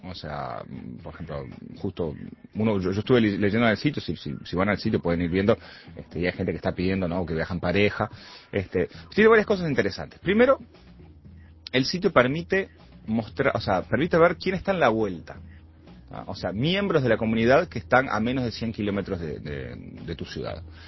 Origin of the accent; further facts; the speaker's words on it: Uruguay; para nosotros los uruguayos que somos bastante devotos de la Virgen del Codo